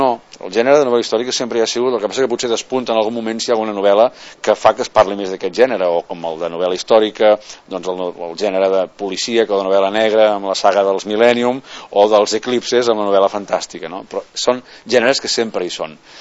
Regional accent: Catalonia, Spain; jo sóc català

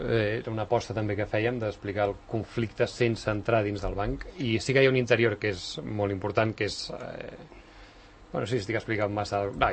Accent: Sant Cugat del Vallès, Catalonia, Spain; els exteriors seran aquí a Sant Cugat, perquè bueno, val, els dos som d'aquí de tota la vida.

